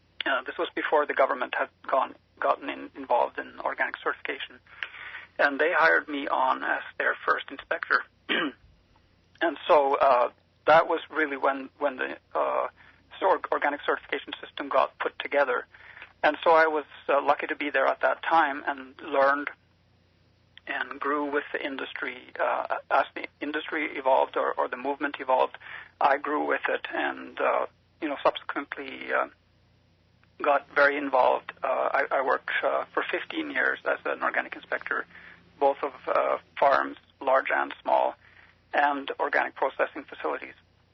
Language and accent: English; Norway; English is a second language; I studied agronomy in Norway. I grew up in Norway.